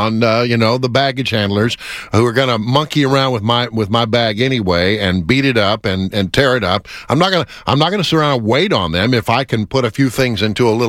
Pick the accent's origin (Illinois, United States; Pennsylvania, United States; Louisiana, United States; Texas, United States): Texas, United States; And I come from Texas where they tell us one thing each and every year, never curse the rain.